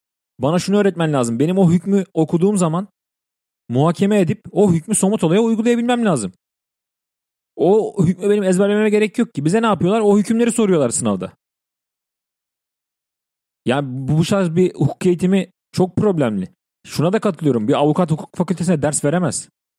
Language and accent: Turkish; İzmir, Turkey; Ben kendi ailemle birlikte yaşıyordum. İzmirliyim, 9 Eylül'de okuyordum.